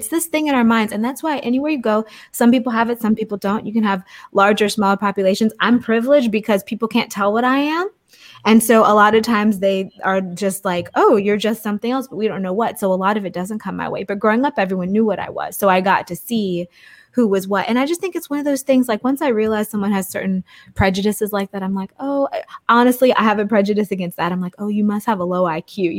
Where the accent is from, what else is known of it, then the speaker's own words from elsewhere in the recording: Virginia, United States; And I was raised in Southern Virginia on the border of Virginia, North Carolina on Highway 95, population 5,000. It was racist as fuck.